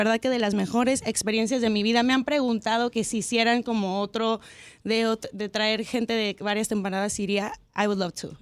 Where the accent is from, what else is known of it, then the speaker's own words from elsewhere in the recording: Mexico City, Mexico; born there; regresar a la Ciudad de México, que es donde yo nací